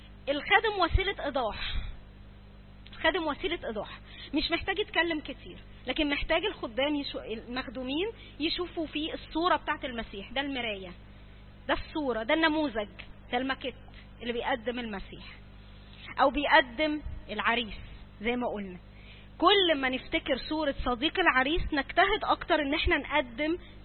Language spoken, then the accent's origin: Arabic; Egypt; بقى علشان احنا مصريين